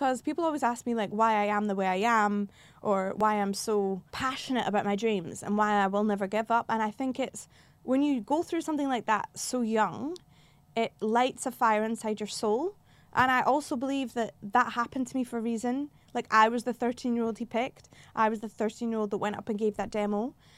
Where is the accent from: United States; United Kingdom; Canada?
United Kingdom; Killearn, Scotland; Well, I'm a girl from Scotland in a random village called Killearn.